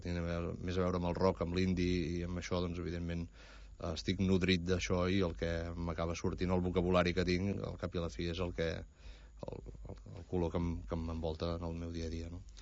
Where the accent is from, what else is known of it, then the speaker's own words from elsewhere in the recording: Torelló, Catalonia, Spain; jo soc de Torelló, vull dir, tinc l'anglès que tinc, no?